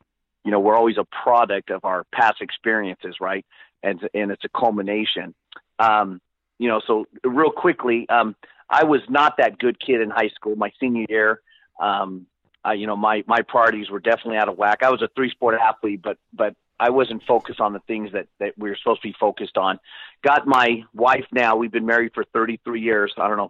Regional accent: Porterville, California, United States; And my hometown, Porterville, the job opened up, and they actively recruited me, and I went there.

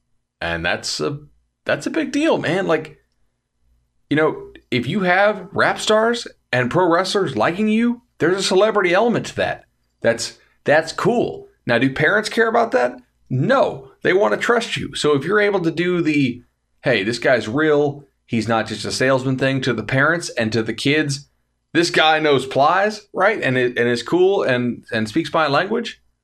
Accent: Fort Myers, Florida, United States; I'm a podcaster from Fort Myers.

